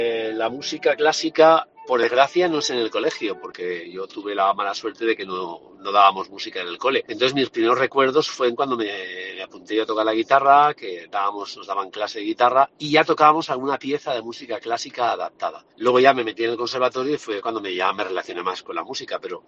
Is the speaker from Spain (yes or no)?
yes; Valencian Community, Spain; nuestras señas de identidad como valencianos